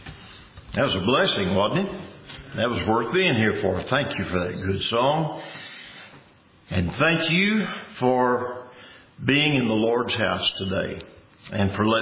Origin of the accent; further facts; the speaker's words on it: Big Spring, Texas, United States; Seems like I was raised here in Big Spring, and it seems like I can remember just like it's yesterday.